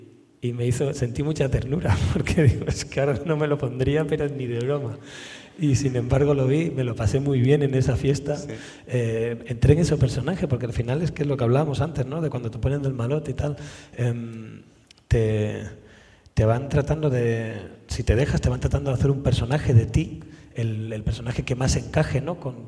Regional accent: San Cristóbal de La Laguna, Canary Islands, Spain; los que somos de La Laguna lo conocemos muy bien

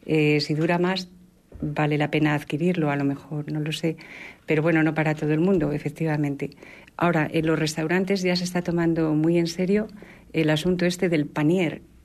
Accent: Zamora, Castile and León, Spain; yo soy zamorana y quiero comentar que va a haber un PanFest en Zamora en 2027

